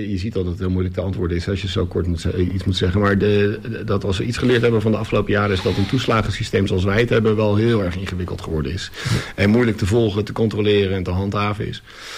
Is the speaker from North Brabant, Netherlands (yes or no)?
no; Almere, Flevoland, Netherlands; ik kom uit Almere, dus dan groei je toch op met Ajax om de hoek.